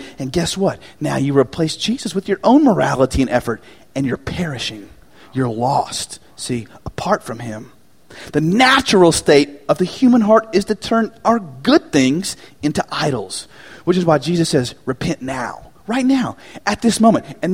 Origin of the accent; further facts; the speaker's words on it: United States; born there; I was born here in the United States in 21st century Western culture